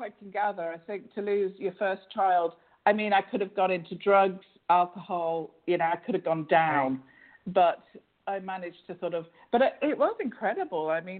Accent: England, United Kingdom; I was born and brought up in England

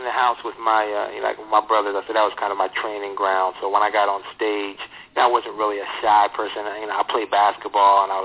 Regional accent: Philadelphia, Pennsylvania, United States; No, I grew up, I'm from Philadelphia originally, so I grew up in a pretty big family.

